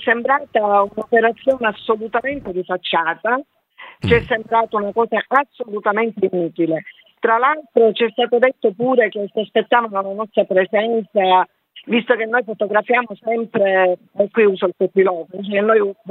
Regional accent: Palermo, Sicily, Italy; born there; Io sono nata all'albergheria, ne sono orgogliosa.

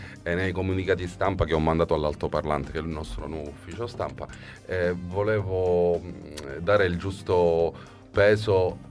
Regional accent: Palermo, Sicily, Italy; also born or lived in Rome / London; I'm from Palermo, born and grow, cioè nel senso sono di Palermo, sono cresciuto qui, sono stato a Roma perché ho vissuto a Roma di ho vissuto però... a Londra

